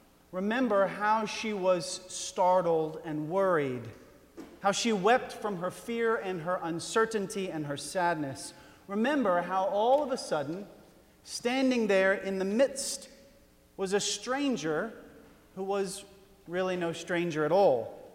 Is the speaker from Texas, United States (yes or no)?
yes; Texas, United States; Maybe it's because I grew up here in Texas, but the image of Jesus as the good shepherd, it was never really one that I connected with as a kid.